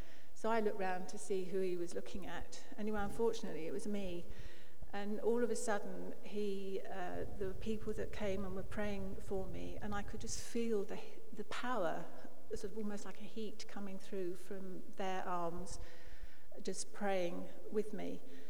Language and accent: English; Harrow, London, United Kingdom; I was actually born and bred in Harrow, and my parents were churchgoers.